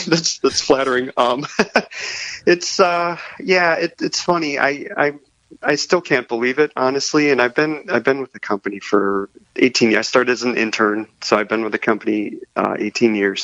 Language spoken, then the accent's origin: English; Cleveland, Ohio, United States; I grew up in Cleveland, so I'm very well familiar